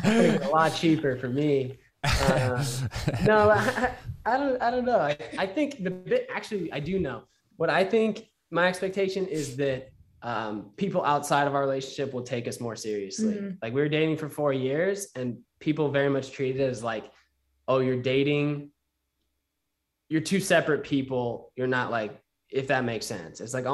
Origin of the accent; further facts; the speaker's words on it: Utah, United States; I was raised in Utah. I'm not LDS myself, but like a lot of the people that I were around was LDS.